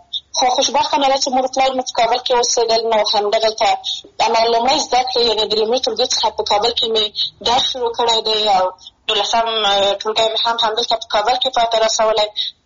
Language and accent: Pashto; Maidan Wardak, Afghanistan; زه د میدان وردګ ولایت څخه یم او لوړ زده کړې مې د خپلې خوښې په پوهنځي کې کړې دي.